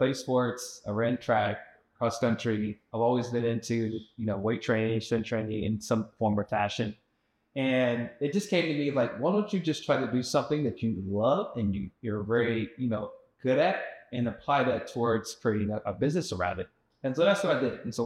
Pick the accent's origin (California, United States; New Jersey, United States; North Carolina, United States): North Carolina, United States; also born or lived in Philadelphia; now in Atlanta, United States; So native of North Carolina. I moved out to Atlanta 17 years ago from Philadelphia, where I was working for a corporation at the time. Moved down here, got another corporate job.